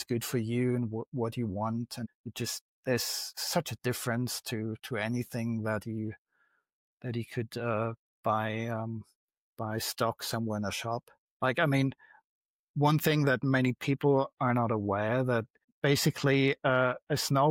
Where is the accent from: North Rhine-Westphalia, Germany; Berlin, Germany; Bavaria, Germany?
Bavaria, Germany; Munich; Like I grew up in Munich and surfing the famous Eisbach there. Like I used to be a local there.